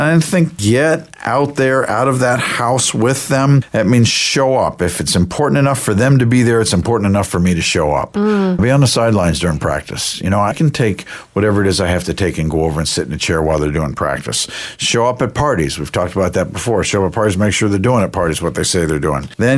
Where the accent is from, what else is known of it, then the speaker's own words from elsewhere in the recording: Bethesda, Maryland, United States; the house where I grew up in Bethesda, Maryland